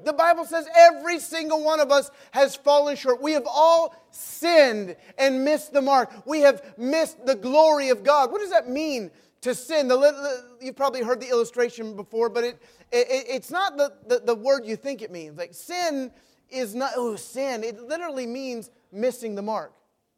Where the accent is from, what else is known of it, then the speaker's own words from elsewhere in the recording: Richmond, Virginia, United States; Listen, I grew up in Richmond, Virginia. All of my friends were Christians.